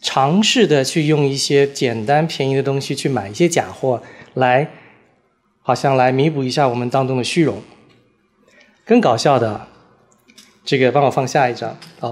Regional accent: Taiwan; 我是在台湾念大学，我来自台湾，我在台湾的时候念台湾大学，在念台大的时候，我是81年到85年在台大念书

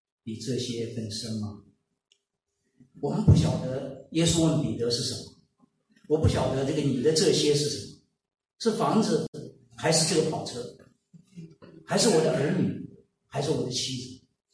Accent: China

